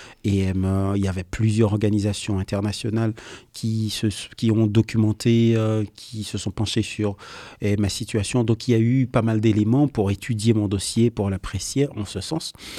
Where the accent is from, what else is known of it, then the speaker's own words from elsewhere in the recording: Cité Soleil, Ouest, Haiti; moved away; Toute ma vie, malgré que j'ai grandi à Cité Soleil